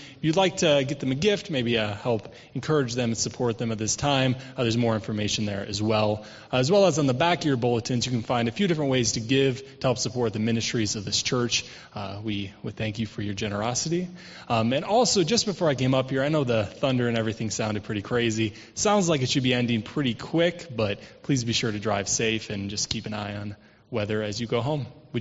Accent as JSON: {"language": "English", "region": "Indiana", "country": "United States", "said": "I'm sorry, I'm from Indiana."}